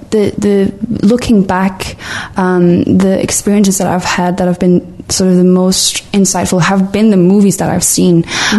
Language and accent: English; Copenhagen, Capital Region of Denmark, Denmark; Yeah, so I'm from Copenhagen